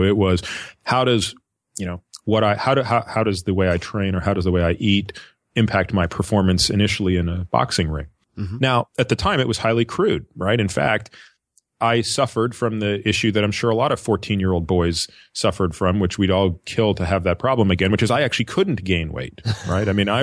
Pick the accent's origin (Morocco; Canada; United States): Canada; Well, growing up, Timmy and I grew up in Canada.